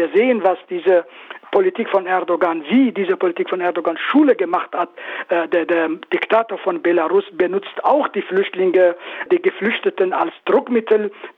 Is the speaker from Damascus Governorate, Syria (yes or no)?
no; Afrin, Aleppo Governorate, Syria; in Nordsyrien, wo ich geboren bin, zum Beispiel in meiner Heimat Afrin.